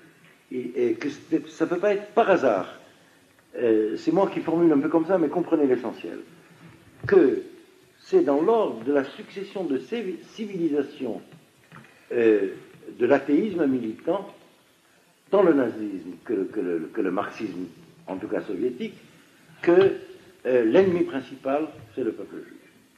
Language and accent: French; France; Je suis français, gamarnou, un point, c'est tout.